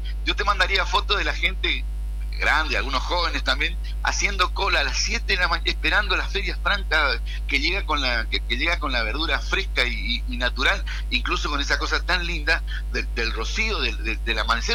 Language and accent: Spanish; Corrientes, Argentina; yo como buen correntino, prefiero la carne un poquito más dura